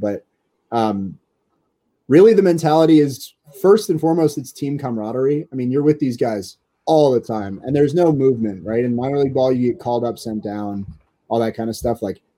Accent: Wisconsin, United States; I was from Wisconsin. I, you know, played high school baseball here

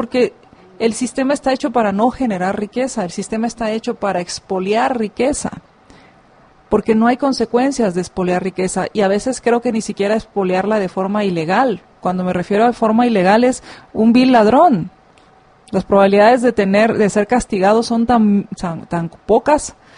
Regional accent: Guatemala; nosotros los que estamos en Guatemala somos el alemán oriental

